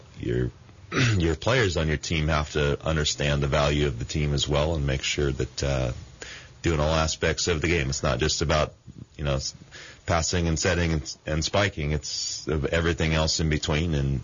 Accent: Santa Barbara, California, United States; I played it a bunch growing up in Santa Barbara.

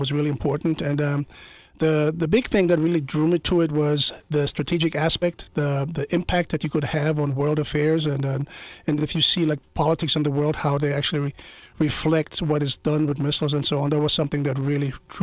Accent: Germany; raised in Germany with my name … That's probably hard to disguise. So my dad was German. I grew up in Germany like a regular German kid, went to school over there.

